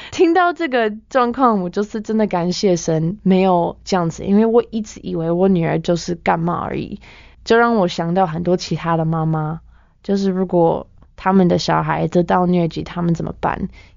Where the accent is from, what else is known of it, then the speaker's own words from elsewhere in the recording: Canada; Chinese is a second language; moved away as an adult; now in Taiwan; 我从加拿大来的，我8年前来台湾，然后我是在这边当宣教士，来这边1年之后就非常爱台湾，就留在这边。